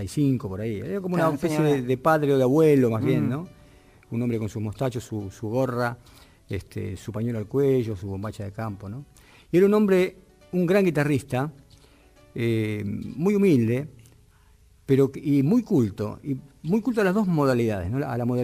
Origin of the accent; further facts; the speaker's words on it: Necochea, Buenos Aires Province, Argentina; Yo hice mi infancia la pasé en Necochea, en realidad viví en Necochea.